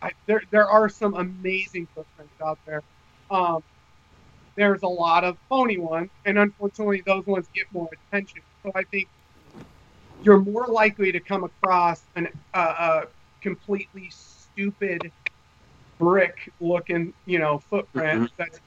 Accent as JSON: {"language": "English", "region": "Washington", "country": "United States", "tie": "born or raised there", "said": "I grew up in Washington, you know, out in the wilderness, spent time alone out there plenty of times."}